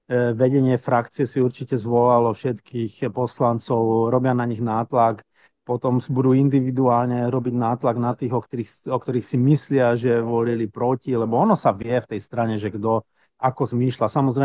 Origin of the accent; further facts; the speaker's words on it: Munich, Bavaria, Germany; Slovak is a second language; Ja som jediným europoslancom z Mníchova, mimochodom nemeckým, hej.